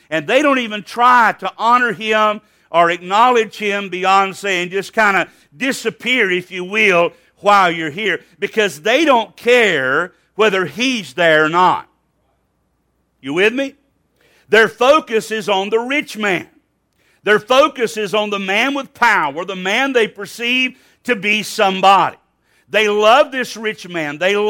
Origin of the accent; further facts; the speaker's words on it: Alabama, United States; I was raised in Alabama in the 1960s and 1970s. I was there during desegregation. I was there during race riots.